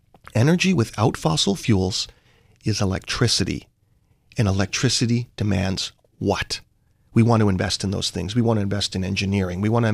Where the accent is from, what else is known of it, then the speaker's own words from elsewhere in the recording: Vancouver, British Columbia, Canada; I come from Vancouver, Canada, and I think it's pretty much the same around North America.